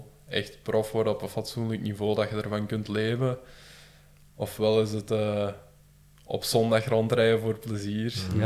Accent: Belgium; Dat is natuurlijk niet zo simpel als Belg zijnde.

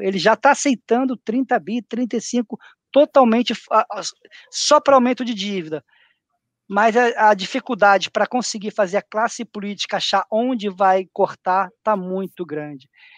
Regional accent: Brazil; a gente é brasileiro, a gente convive já com isso há bastante tempo

